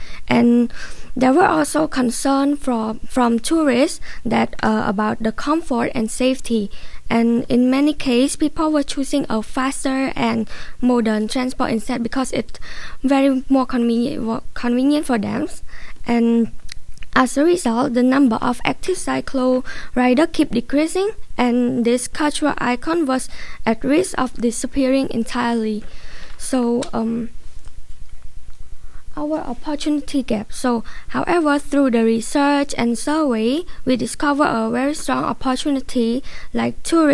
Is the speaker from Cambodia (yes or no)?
yes; Cambodia; and today we're going to introduce Dawil, and we are from Cambodia, and we started in Khmer Business School.